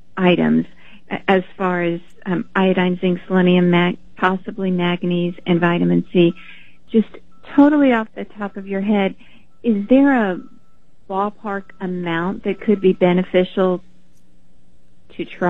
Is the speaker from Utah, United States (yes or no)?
no; New York, United States; I'm from New York.